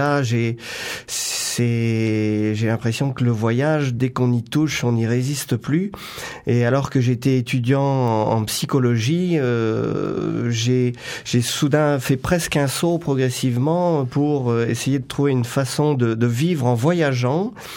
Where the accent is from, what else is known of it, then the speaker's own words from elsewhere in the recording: Pays de la Loire, France; born there; Je suis né dans un tout petit village en Vendée